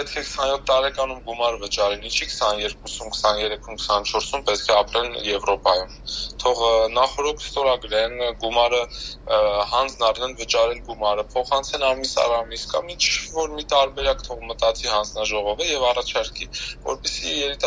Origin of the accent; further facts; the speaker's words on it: Yerevan, Armenia; now in Marseille, France; ես Երևանցի եմ թե Մարսելացի եմ, հիմա ես պատրաստվում եմ ետ գալ Հայաստան